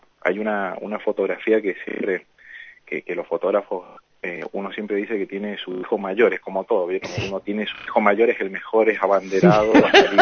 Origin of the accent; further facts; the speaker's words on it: Mendoza, Argentina; Mendocino, sí, soy mendocino.